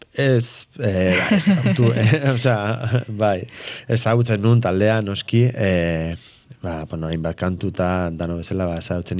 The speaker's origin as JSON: {"language": "Basque", "town": "Legazpi", "region": "Basque Country", "country": "Spain", "said": "porque ni Leazpikoa naiz, da, behai, ba, oinatin"}